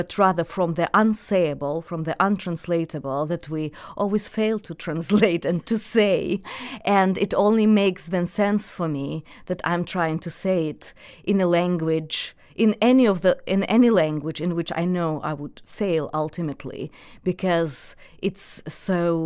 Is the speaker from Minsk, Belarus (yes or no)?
yes; Minsk, Belarus; first language Russian; English is a second language; now in United States; because I teach in the United States, so I use English daily. With my family, in Minsk, I use Russian.